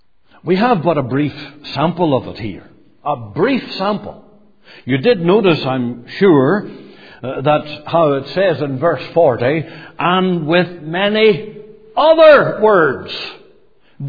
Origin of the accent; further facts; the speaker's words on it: Ireland; But being an Irishman, before I look at that, I'm going to look at something else.